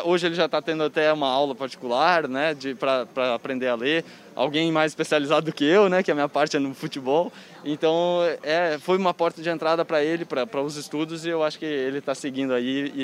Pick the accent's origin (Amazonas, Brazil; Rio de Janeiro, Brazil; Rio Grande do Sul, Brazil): Rio Grande do Sul, Brazil; Dois Irmãos; now in Ceará, Brazil; Eu tenho 27 anos, eu sou do Rio Grande do Sul, dois irmãos do Rio Grande do Sul, e agora estou atuando pelo Ceará.